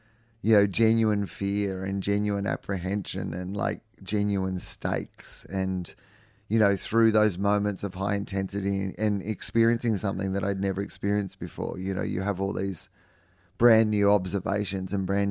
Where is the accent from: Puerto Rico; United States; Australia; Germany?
Australia; Melbourne, Victoria; it feels like my real sort of, you know, home theatre in my hometown. And it's going to be the first Melbourne Comedy Festival where I've been living in Melbourne for 17 years.